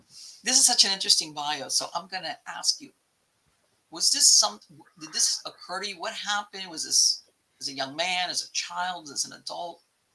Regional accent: Florida, United States; You know, like I grew up in South Florida and you get a lot of the thing of the pools and nah.

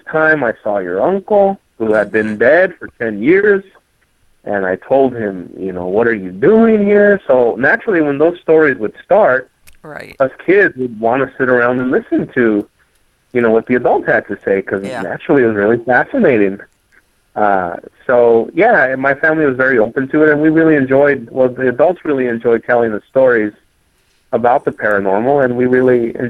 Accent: Los Angeles, California, United States; first language Spanish; English is a second language; I grew up in a house where we didn't speak English until I was 5 years old when I started going to school. Right. And if you know anything about East L.A., there's a, I mean, everyone speaks Spanish

